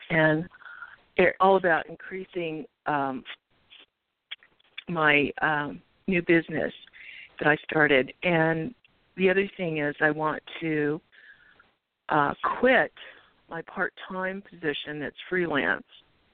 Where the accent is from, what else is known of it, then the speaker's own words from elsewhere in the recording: Glendale, California, United States; born there; And I was born in Glendale, California at 8:40 in the morning.